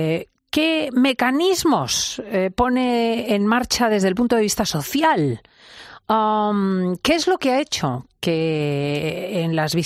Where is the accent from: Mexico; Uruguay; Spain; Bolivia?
Spain; Basta viajar para saber como español que las menciones del Real Madrid o del Atleti movilizan desde gente en Somalia a paisanos en Irán